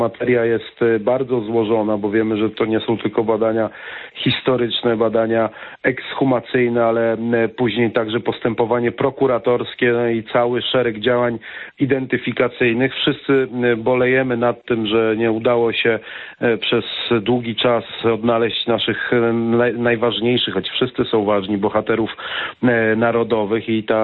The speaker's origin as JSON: {"language": "Polish", "town": "Gdańsk", "region": "Pomeranian Voivodeship", "country": "Poland", "tie": "born there", "said": "Ja jestem urodzonym gdańszczaninem."}